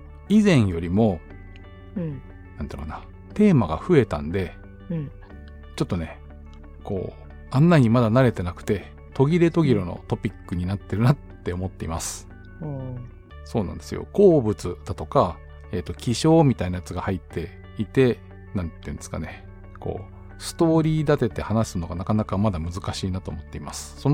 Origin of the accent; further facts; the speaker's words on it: Gunma, Japan; 私群馬県出身なんですけど